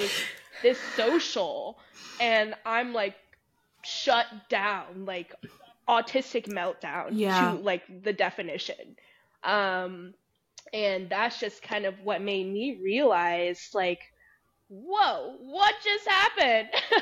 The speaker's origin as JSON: {"language": "English", "town": "Lake Hill", "region": "Texas", "country": "United States", "moved": "yes", "said": "I moved out of Texas. And I'm like, even though I came from Texas, I still went to a rather diverse school."}